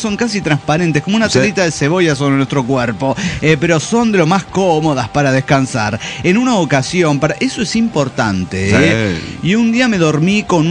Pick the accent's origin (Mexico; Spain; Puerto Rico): Mexico; Puebla; de Puebla, México.